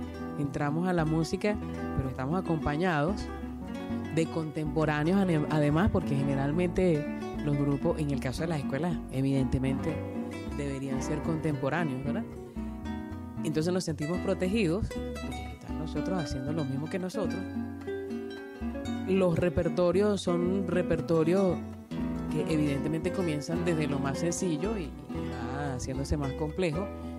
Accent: Caracas, Capital District, Venezuela; born there; Nací en Caracas y en este maravilloso país que se llama Venezuela.

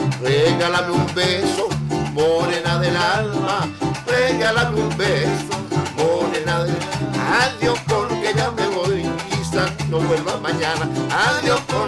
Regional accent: Sarasa, Guárico, Venezuela; como dijiste ahorita, vengo de Sarasa, estado Guárico.

